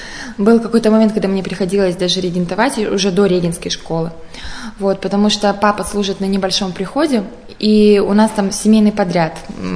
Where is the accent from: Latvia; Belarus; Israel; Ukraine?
Latvia; now in Russia; Вообще, я сама из Латвии, Прибалтика.